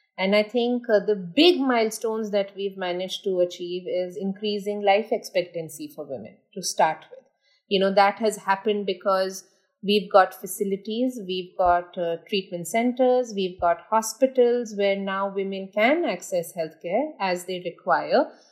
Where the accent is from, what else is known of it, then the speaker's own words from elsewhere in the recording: India; I am very proud to say that, you know, I am an Indian and I've watched this happen.